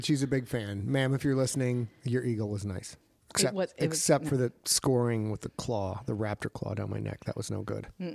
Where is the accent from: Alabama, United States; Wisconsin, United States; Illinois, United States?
Wisconsin, United States; Sheboygan; I'm from Sheboygan, you people.